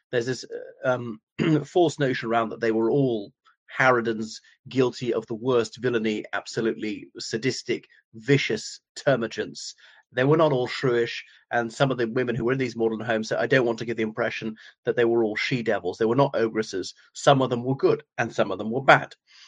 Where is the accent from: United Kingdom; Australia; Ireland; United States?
Ireland; from Ireland.